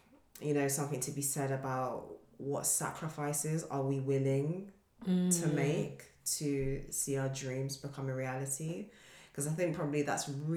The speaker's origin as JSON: {"language": "English", "country": "Nigeria", "said": "think about who I am as a Nigerian, and actually change the definition of that."}